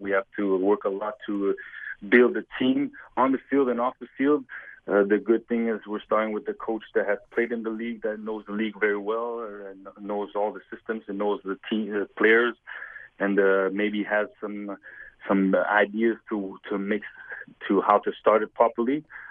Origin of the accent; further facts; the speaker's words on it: Montreal, Quebec, Canada; because I'm from Montreal, going to be playing against some Toronto guys